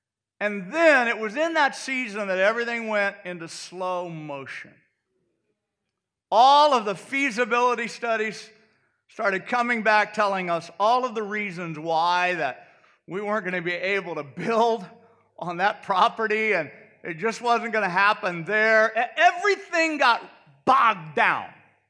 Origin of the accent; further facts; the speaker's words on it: Midwest, United States; And first of all, just saying Puyallup, for me, I was from the Midwest, and it's like, how do I learn how to say Puyallup?